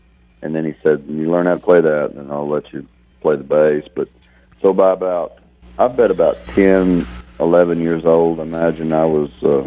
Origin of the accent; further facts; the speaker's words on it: Pecos, Texas, United States; and I was born in San Angelo. I think they lived out in Ozona maybe when I was born, but it wasn't long after that they were in Pecos. And so I grew up out there around Pecos and Toya, west Texas, you know.